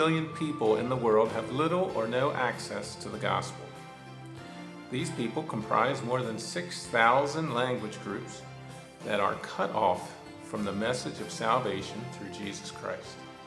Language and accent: English; United States; I grew up here in Carroll County. My dad and uncles had a big farming operation. I grew up in that.